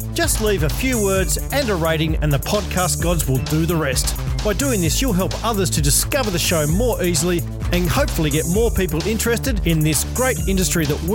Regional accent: Tasmania, Australia; nah, I'm from Tassie, and her face went to all sorts of confusion.

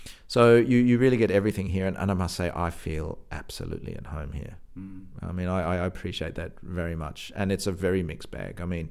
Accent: Australia; now in Berlin, Germany

